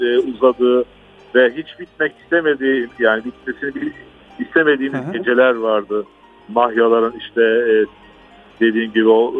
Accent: Istanbul, Turkey; Ben Kadıköy'de geçti çocukluğum, Kartal'da geçti, Üsküdar'da geçti.

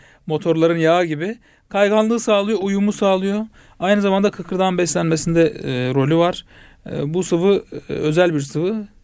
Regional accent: İskenderun, Hatay, Turkey; 1974 doğumluyum. İskenderun'da ilk ortaöğretimi tamamladım.

